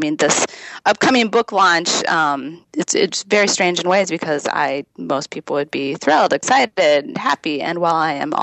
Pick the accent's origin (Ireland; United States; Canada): United States; North Dakota; I couldn't seem to reconcile the silence that I felt when I went home to North Dakota around the people who love